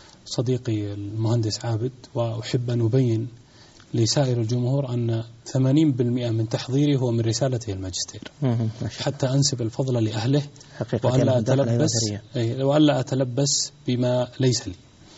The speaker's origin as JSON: {"language": "Arabic", "country": "Palestine", "said": "بل يحاصرون الآن ثلاثة قرابة 1,500,000 نسمة في بلادنا فلسطين وكأن شيئا لم يكن"}